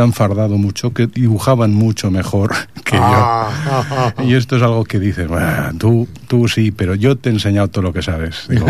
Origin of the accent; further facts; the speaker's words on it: Aragon, Spain; moved away as an adult; Yo soy aragonés.